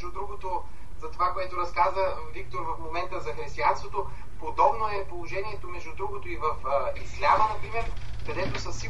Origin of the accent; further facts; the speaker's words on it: Plovdiv, Plovdiv Province, Bulgaria; по своя инициатива и по инициатива на пловдивския кмет в моя роден град